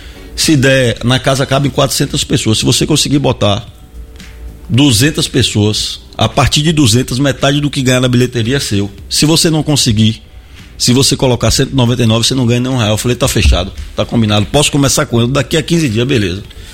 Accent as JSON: {"language": "Portuguese", "town": "Ilhéus", "region": "Bahia", "country": "Brazil", "tie": "born there", "moved": "as an adult", "lives_now": "Salvador, Brazil", "said": "Eu nasci em Ilhéus, moro em Salvador desde o ano 2001. Então já 25 anos aqui nessa cidade. Vim para cá com a mochila nas costas fazer faculdade de publicidade na FTC."}